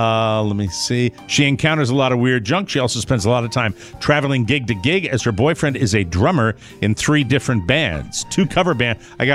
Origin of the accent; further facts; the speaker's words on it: Maine, United States; And I talk a lot about the summer community where I grew up in Maine.